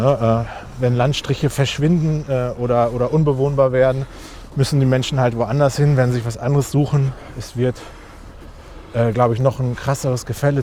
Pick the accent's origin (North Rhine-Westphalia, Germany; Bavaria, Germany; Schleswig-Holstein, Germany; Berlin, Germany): North Rhine-Westphalia, Germany; Recklinghausen; Ach, wir sind im Stadtgarten von Recklinghausen, meiner Heimatstadt.